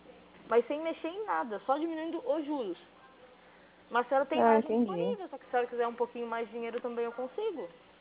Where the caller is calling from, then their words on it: Itapetininga, São Paulo, Brazil; Eu falo de Tapetininga, São Paulo